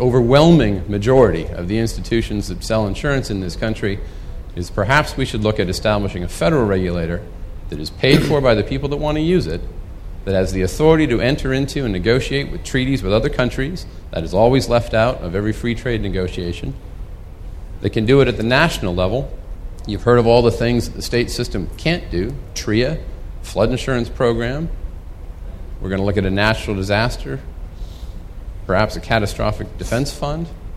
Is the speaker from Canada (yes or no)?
yes; Canada; I grew up in Canada, and I played a lot of hockey without a helmet